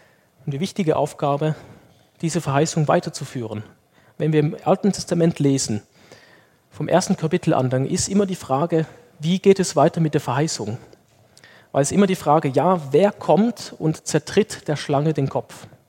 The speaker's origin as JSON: {"language": "German", "country": "Lithuania", "tie": "born or raised there", "said": "Ich bin ja in Litauen aufgewachsen"}